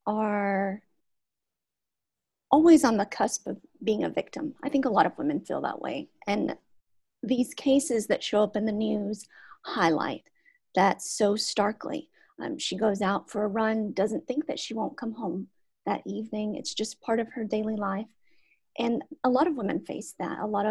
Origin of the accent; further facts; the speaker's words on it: the South, United States; I grew up in the South, so I didn't have this experience with these brutal winters where survival is not really guaranteed